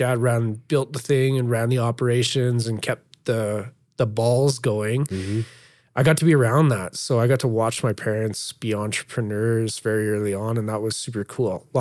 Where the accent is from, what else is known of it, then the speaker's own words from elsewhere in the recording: Medicine Hat, Alberta, Canada; also born or lived in Dunmore; We moved to Medicine Hat. So step one, moved to Medicine Hat. I grew up in town in Medicine Hat for a handful of years. And I think grade five, we moved out to an acreage just outside of Medicine Hat in a place called Dunmore.